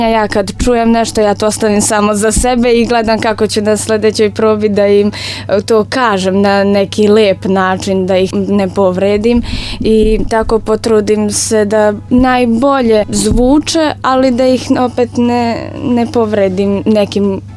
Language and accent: Serbian; Kragujevac, Šumadija and Western Serbia, Serbia; kod nas u Kragujevcu, sa 3 godine